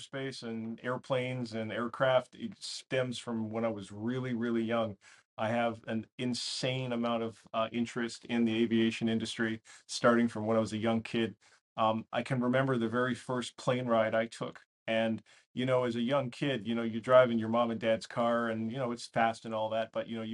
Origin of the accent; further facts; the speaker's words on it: Edmonton, Alberta, Canada; I grew up in Edmonton, Alberta, Canada. I'm a Canuck originally.